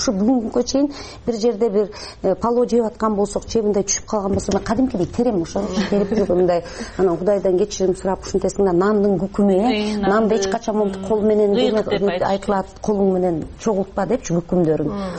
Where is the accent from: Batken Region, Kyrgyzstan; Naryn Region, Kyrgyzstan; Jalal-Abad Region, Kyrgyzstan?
Naryn Region, Kyrgyzstan; Naryn; born or raised there